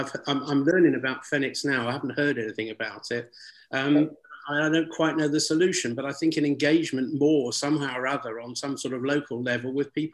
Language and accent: English; London, United Kingdom; I'm from London.